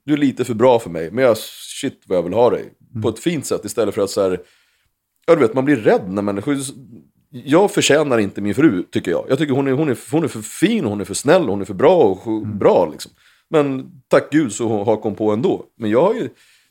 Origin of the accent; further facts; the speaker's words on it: Gottsunda, Uppsala County, Sweden; Jag kom från Gottsunda.